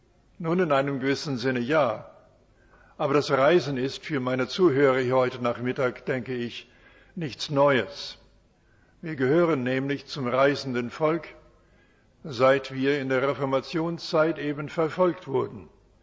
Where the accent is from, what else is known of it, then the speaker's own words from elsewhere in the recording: Canada; German is a second language; Ich komme aus Kanada. Die Vorfahren kamen aus, nun, das kann man erraten, nicht wahr?